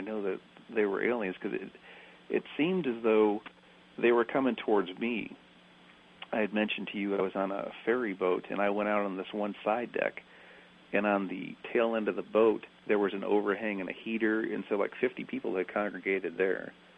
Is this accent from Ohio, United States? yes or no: yes; Ohio, United States; because I grew up in Ohio, near Cleveland, as a matter of fact, right within a half a mile with Lake Erie